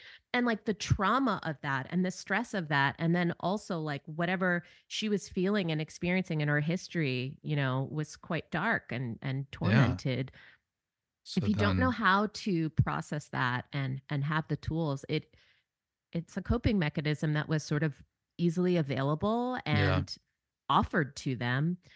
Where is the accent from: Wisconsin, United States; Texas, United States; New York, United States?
New York, United States; New York City; So I grew up on Riverside and 162nd Street, which is North Harlem or Washington Heights, depending on who you ask.